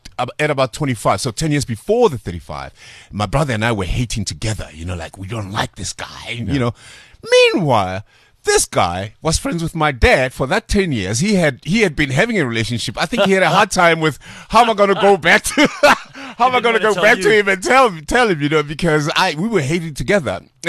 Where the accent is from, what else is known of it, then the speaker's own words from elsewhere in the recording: Atteridgeville, Gauteng, South Africa; I come from Atrisville, an area called Matevili